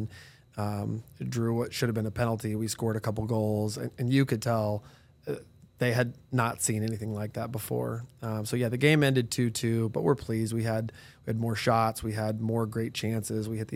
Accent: Denver, Colorado, United States; Yeah, so I grew up in Denver, and my grandpa went to CU, and we had CU season tickets since the 50s.

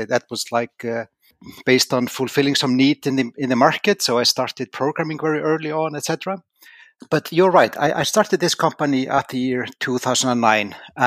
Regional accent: Iceland; I left it to start an old school telecommunication company in my home country, because I felt there was like not much happening in Iceland at that time.

